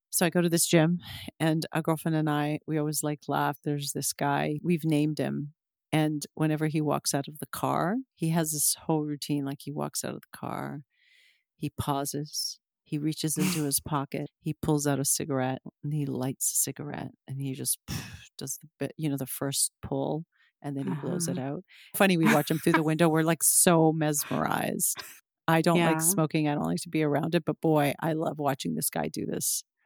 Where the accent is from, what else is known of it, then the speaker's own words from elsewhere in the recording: Canada; I'm Canadian